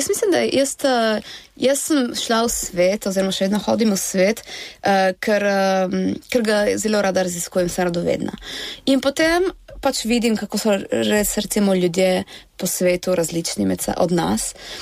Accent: Italy; mi zamejci smo tako, no, ko smo v Sloveniji se počutimo Italijane, ko smo v Italiji se počutimo Slovence, nikjer nismo doma razen tam Trsto Gorici, kjer je pač naše gnezdo

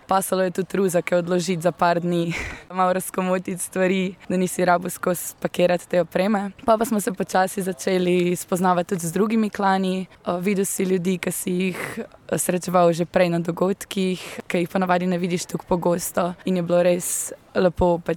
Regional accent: Bela krajina, Slovenia; Jaz sem pa iz Bele krajine

